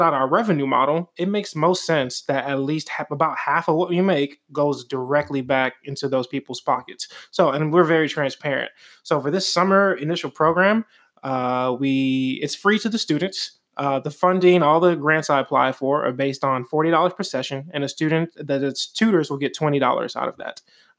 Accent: New Orleans, Louisiana, United States; So I grew up in New Orleans. I had a single income family.

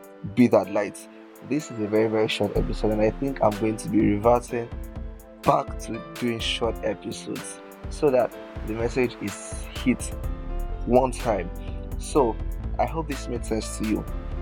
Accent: Nigeria; I talked about how as a Nigerian, we cannot relate to there being light at the end of the tunnel.

